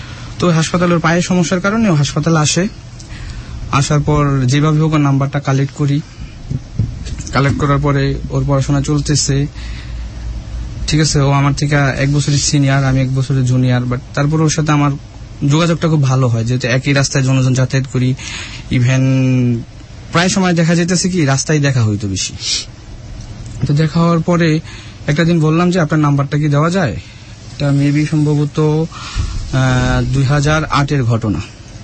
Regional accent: Chandpur, Chittagong Division, Bangladesh; আমার জন্ম চাঁদপুর শহরেই, ছোটবেলা থেকে ওই জায়গায় আমার বেড়ে ওঠা পড়াশোনা। তো একটা সময় পড়াশোনা প্রাইমারি মানে চাঁদপুর থেকে আমার পড়াশোনা শুরু।

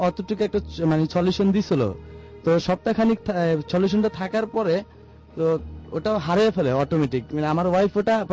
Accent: Dhaka, Dhaka Division, Bangladesh; আমি মিরপুর টু থেকে এসেছি।

